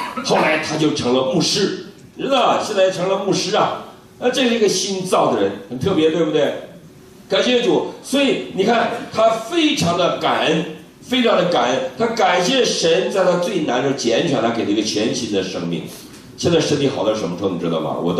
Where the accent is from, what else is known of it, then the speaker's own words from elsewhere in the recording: Northeast China, China; 我们东北人没去过